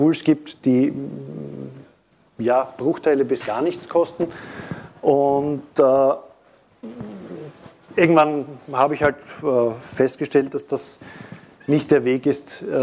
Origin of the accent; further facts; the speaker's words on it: Austria; Am Akzent wird man wahrscheinlich merken, ich komme aus Österreich.